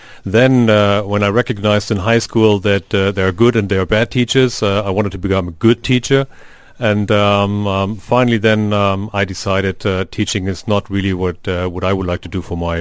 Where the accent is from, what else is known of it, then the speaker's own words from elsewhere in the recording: Wolfsburg, Lower Saxony, Germany; See, I have a big advantage. I grew up in Wolfsburg, so it's never ever that hot in Wolfsburg, and therefore we only have gray skies.